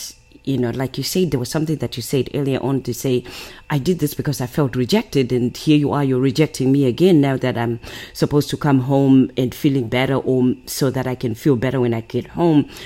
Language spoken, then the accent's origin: English; Zimbabwe; I'm originally from Zimbabwe